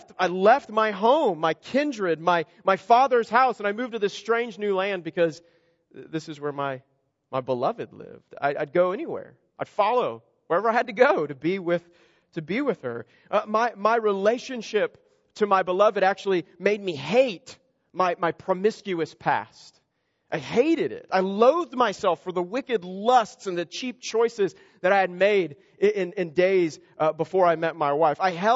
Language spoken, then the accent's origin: English; Kansas, United States; moved away; I'm from Kansas. I'm from this middle of the country state where it's real safe. I mean, you have all these other bordering states if there's ever an attack. I mean, we're the last to get hit. It's super safe. And I left this really safe place